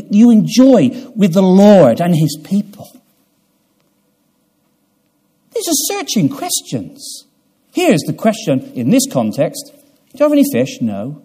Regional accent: England, United Kingdom; Now, this as an Englishman, this is all new to me.

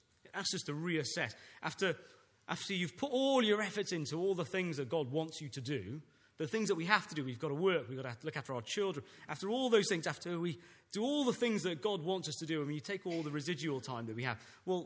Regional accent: Llanishen, Wales, United Kingdom; I said, I'm from Lanishan.

